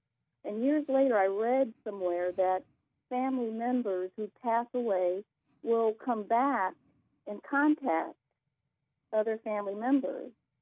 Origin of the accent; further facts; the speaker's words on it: Akron, Ohio, United States; I'm from Akron, Ohio.